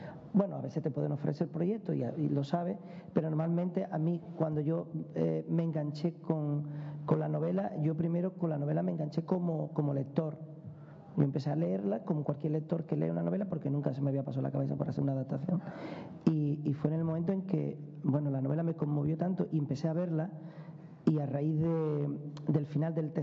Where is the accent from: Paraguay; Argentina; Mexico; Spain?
Spain; Lebrija, Andalusia; yo soy un poquito gitano, soy un poquito moro, soy un poquito judío, soy de Lebrija